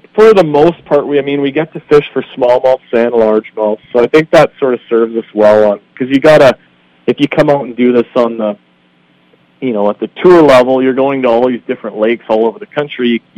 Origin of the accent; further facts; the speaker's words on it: Canada; So there's two other Canadian guys, Chris and Cordy Johnston, that fish.